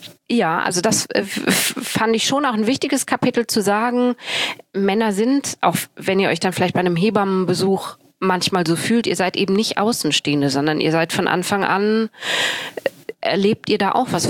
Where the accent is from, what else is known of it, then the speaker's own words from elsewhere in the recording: Düsseldorf, North Rhine-Westphalia, Germany; born there; ich bin in Düsseldorf geboren